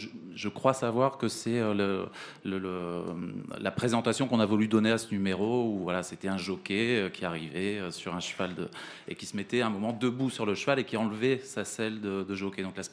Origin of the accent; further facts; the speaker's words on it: Amiens, Hauts-de-France, France; born there; Je suis né à Amiens, donc forcément... Je connais le cirque depuis toujours.